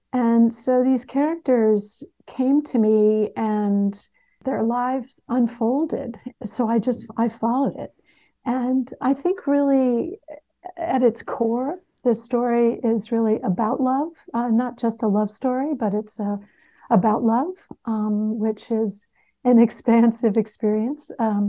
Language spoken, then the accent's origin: English; Connecticut, United States; also born or lived in Texas; I grew up riding both in Connecticut and in Texas.